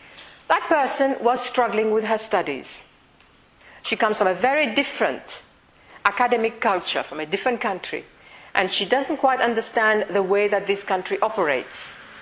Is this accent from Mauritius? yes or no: yes; Mauritius; I come from Mauritius. And we don't have anything but counseling in Mauritius.